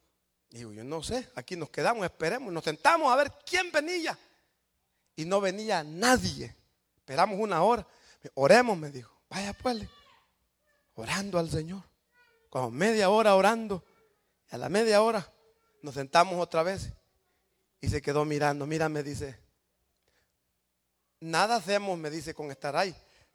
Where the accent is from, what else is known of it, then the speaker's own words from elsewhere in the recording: El Salvador; moved away; cuando yo vine de El Salvador, me enseñaron 5 palabras en inglés.